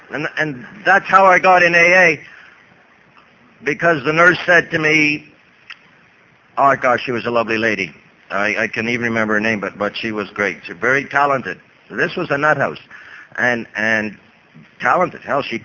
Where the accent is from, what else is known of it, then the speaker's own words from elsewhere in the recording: Montreal, Quebec, Canada; And my real home is Montreal, Canada.